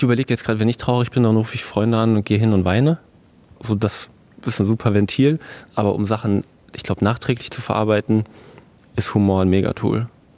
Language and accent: German; North Rhine-Westphalia, Germany; Ich bin ja ursprünglich auch in NRW aufgewachsen, zwar im Sauerland mitten im Wald